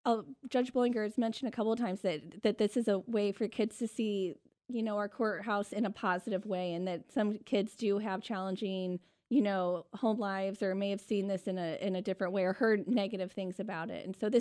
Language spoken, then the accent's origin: English; Peoria, Illinois, United States; also born or lived in Decatur; My dad was a business owner here for decades, and though I was raised in Peoria, after my parents split, I was here every other weekend during summers, and a lot of my happiest memories are in Decatur.